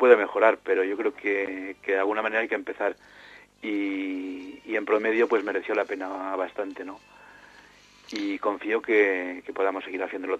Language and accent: Spanish; Soria, Castile and León, Spain; also born or lived in Ibiza; Que soy soriano. Evidentemente mi familia es por parte de padre soriana, pero yo realmente nací en Ibiza, nací en la isla de Ibiza.